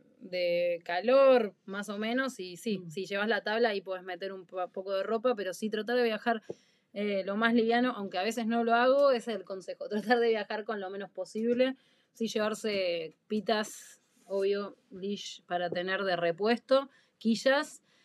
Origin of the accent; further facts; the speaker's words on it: Argentina; Nunca viajamos con mucho dinero realmente, más siendo argentinos y con el cambio de moneda.